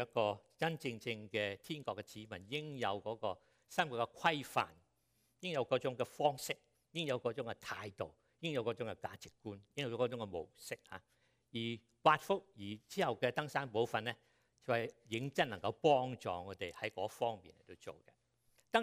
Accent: Guangdong, China; 我哋廣東人就啲形容詞咧就好生動嘅，叫做冇腰骨。

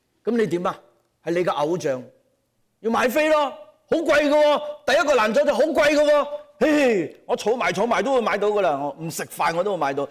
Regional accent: Hong Kong

